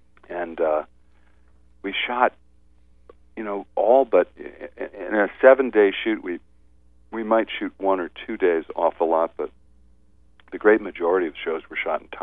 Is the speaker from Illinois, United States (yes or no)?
no; New York, United States; I grew up just outside Manhattan, and my parents went to the theater all the time.